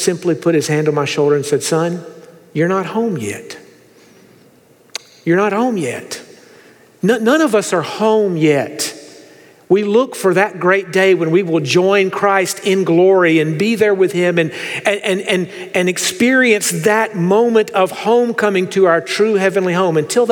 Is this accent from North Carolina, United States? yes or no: yes; North Carolina, United States; now in Fort Worth, United States; And we're not Texans. We're from North Carolina, as Dr. Dockery has mentioned.